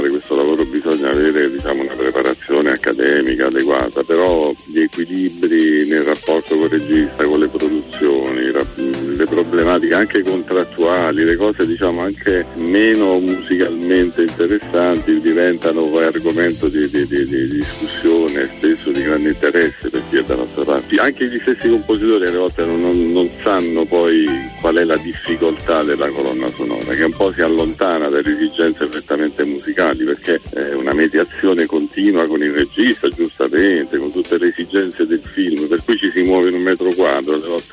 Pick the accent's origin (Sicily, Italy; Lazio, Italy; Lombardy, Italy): Lazio, Italy; Gaeta; born there; moved away; Ma io sono nato a Gaeta e sono orgoglioso di essere a Gaeta. Non ci vivo da 35 anni, ma scappo a Gaeta appena possibile.